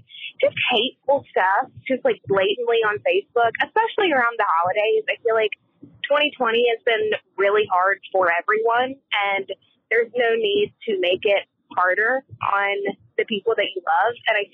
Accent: North Carolina, United States; I'm from North Carolina, and I'm calling to tell you what I'm over this week.

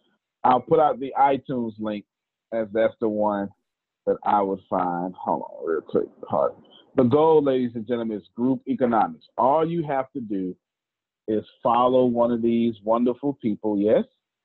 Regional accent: Texas, United States; I'm from Texas, so y'all is a real word.

